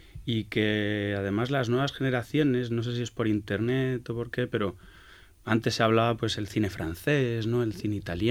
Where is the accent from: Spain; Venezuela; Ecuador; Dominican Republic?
Spain; Málaga, Andalusia; born or raised there; also born or lived in Canary Islands